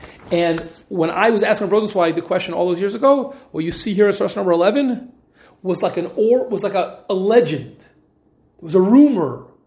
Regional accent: United States; now in United Kingdom; Now, it happens to be when I was growing up in America, again, where it was not uncommon for people to drive to Orthodox shuls.

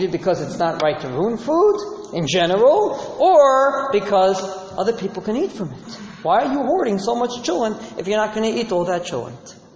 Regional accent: Israel; When I was a kid growing up in Israel, my parents told me everything in Israel is expensive.

